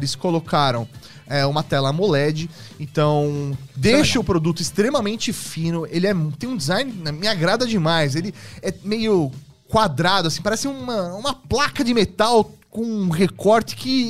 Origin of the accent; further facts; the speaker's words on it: Brazil; Porque a gente é educado, a gente é brasileiro.